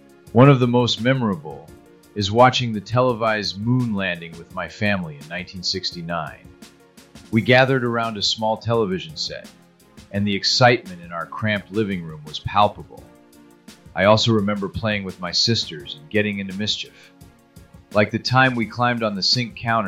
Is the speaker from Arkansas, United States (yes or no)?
no; Cohoes, New York, United States; born there; I was born on November 6, 1965 in Cohoes, New York as the youngest of a set of triplets.